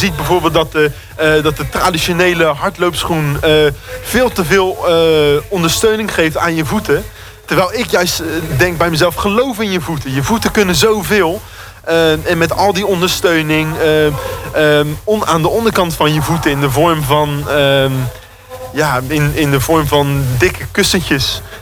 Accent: Spijkenisse, South Holland, Netherlands; Ik kom uit Spijkenissen.

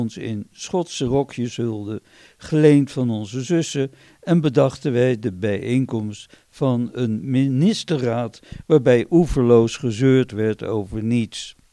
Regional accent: Overschie, South Holland, Netherlands; born there; Ik herinner mij een optreden aan het einde van het vierde leerjaar van de lijnbaan Mulo in mijn geboorteplaats Overschie, nu voormalig

